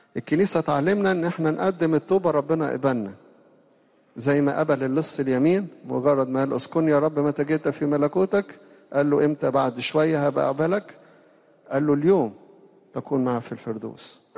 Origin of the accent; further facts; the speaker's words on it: Egypt; إحنا هنا كمصريين